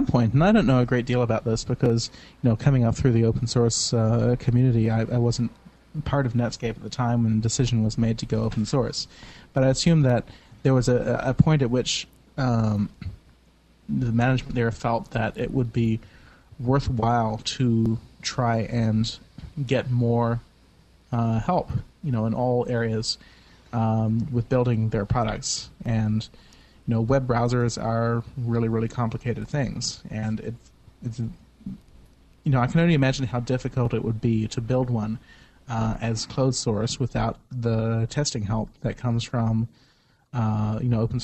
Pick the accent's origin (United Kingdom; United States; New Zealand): New Zealand; No, although I was in my home country.